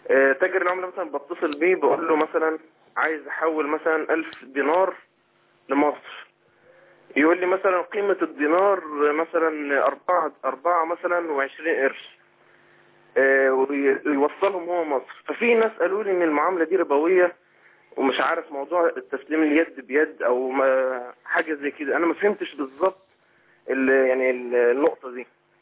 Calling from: Libya; أنا بكلم حضرتك من ليبيا.

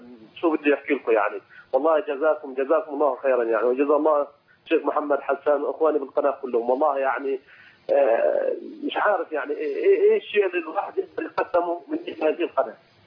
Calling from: Jordan; والله انا من بحكي من الاردن من حوالي شهر مش عارف اوصل لكم يعني

